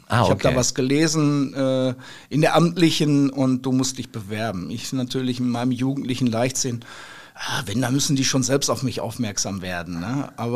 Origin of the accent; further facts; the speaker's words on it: Holzwickede, North Rhine-Westphalia, Germany; also born or lived in Dortmund, Germany / Cologne, Germany; gewohnt haben wir in Holzwickede, meine Eltern.